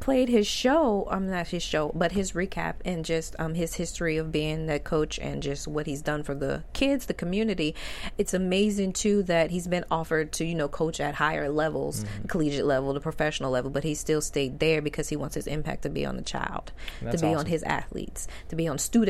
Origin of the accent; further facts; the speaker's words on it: Atlanta, Georgia, United States; And I'm from Atlanta, and a Falcons fan.